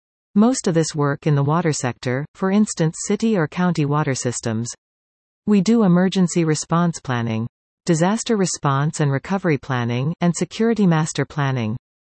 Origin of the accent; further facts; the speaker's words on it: Canada; I'm a Canadian.